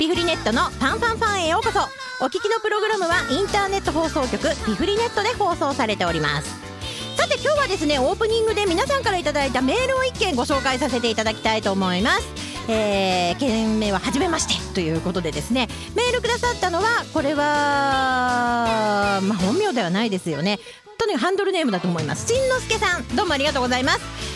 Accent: Shizuoka, Japan; 静岡県の出身なんですよ。地元はちょっと伊豆ではないんですけれども、静岡県の中部に、実家がまだありまして

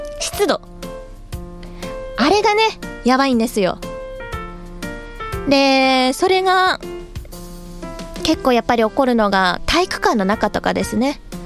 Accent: Nagoya, Aichi, Japan; accent: Mie dialect; 私名古屋の三重寄りなんですね、出身が。で、三重弁ってちょっと似てるんですよ。ただ私は関西弁は喋れません。三重弁しか喋れません。

